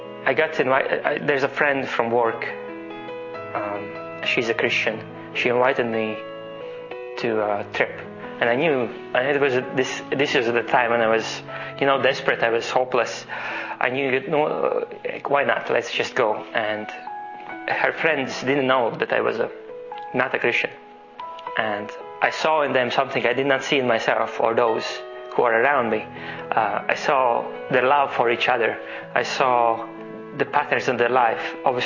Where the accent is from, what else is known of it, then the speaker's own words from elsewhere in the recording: Latvia; and I'm from Latvia.